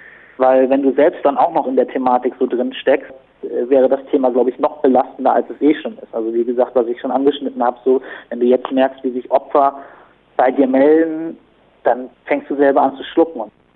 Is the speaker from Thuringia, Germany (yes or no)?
no; Hamburg, Germany; wir kommen aus Hamburg und dann lag es halt nahe